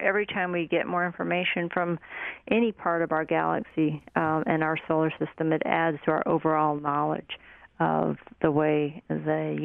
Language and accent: English; Carthage, Missouri, United States